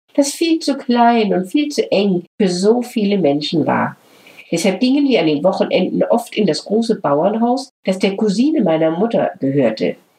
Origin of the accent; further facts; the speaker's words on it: Lower Saxony, Germany; in der Lüneburger Heide, meine Heimat